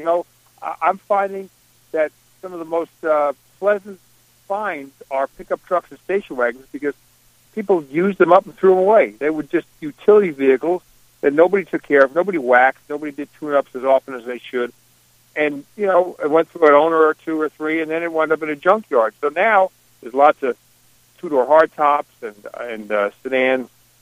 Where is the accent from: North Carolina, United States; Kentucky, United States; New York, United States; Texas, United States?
New York, United States; Long Island; I come from Long Island, and I would regularly make trips to Bristol